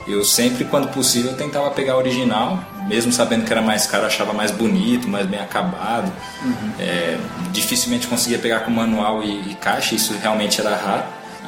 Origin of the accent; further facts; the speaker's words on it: Osasco, São Paulo, Brazil; pra quem não sabe, nós somos de Osasco.